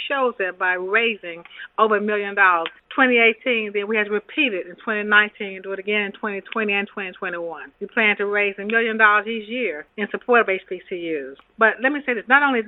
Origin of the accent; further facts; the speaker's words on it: Memphis, Tennessee, United States; It was like any other young lady growing up in Memphis.